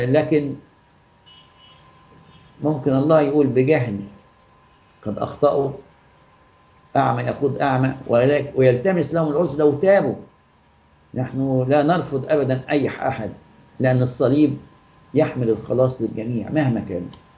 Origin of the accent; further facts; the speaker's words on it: Egypt; والناس كلها عندنا في مصر طبعا في كل البلاد بيحتفلوا